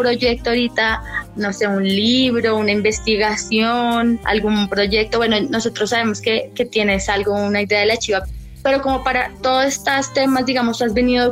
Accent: Colombia; como antropólogos, como antropólogas, como colombianos y colombianas

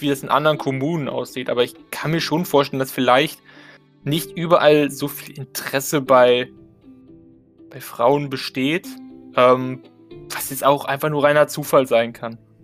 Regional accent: Siegburg, North Rhine-Westphalia, Germany; Also ich kann jetzt nur von meiner Heimatstadt oder Siegburg sprechen.

